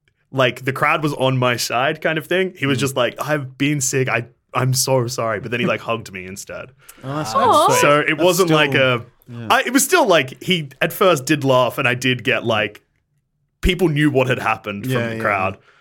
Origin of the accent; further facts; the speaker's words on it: Bendigo, Victoria, Australia; So we saw an advertisement for people asking for local Bendigo bands. We're like, what a say, we're from Bendigo.